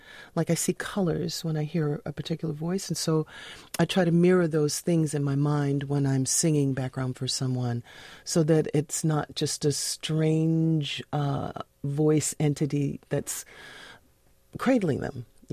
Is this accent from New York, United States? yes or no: yes; Brooklyn, New York, United States; I grew up in Brooklyn. I went to PS 67